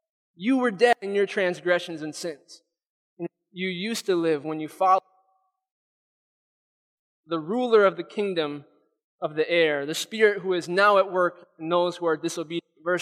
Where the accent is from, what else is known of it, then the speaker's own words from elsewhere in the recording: New York, United States; I'm a New Yorker, and I came to Grace Bible College and studied there, graduated